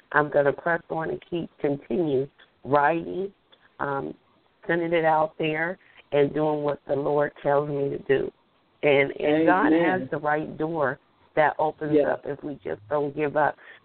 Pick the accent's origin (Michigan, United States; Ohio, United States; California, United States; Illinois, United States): Ohio, United States; Youngstown; now in North Carolina, United States; I'm a native from Youngstown, Ohio, so I know how it can be now resigned in North Carolina